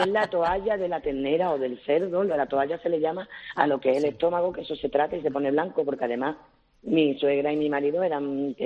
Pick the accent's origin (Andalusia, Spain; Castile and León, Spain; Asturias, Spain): Andalusia, Spain; Seville; now in El Pedroso, Spain; yo soy de ciudad, yo soy de Sevilla, pero sí, me casé y me fui a vivir al Pedroso.